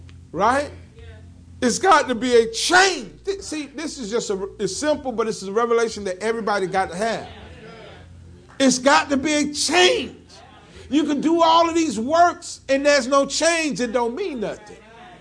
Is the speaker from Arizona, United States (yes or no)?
no; Florida, United States; also born or lived in New Jersey; I grew up in Florida and in New Jersey. And based upon my surroundings, that molded a character in me.